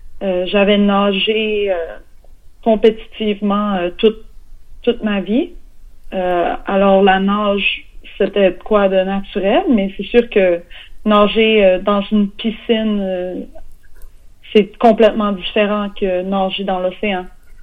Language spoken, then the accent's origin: French; Quebec, Canada; moved away as an adult; now in United States; Je suis québécoise et j'ai déménagé aux États-Unis il y a 9 ans. Et j'ai 27 ans.